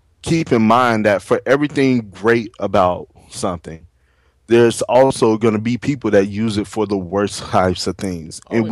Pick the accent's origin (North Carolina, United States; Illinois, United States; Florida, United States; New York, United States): Illinois, United States; Chicago; Like, I'm from Shy.